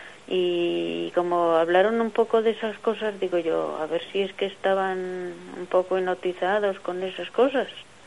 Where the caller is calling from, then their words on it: Guadalajara, Jalisco, Mexico; Mire, yo soy de Guadalajara